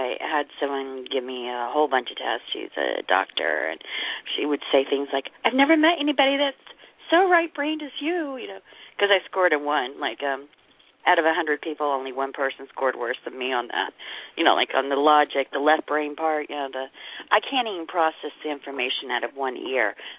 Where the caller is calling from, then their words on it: Oklahoma, United States; I'm from Oklahoma.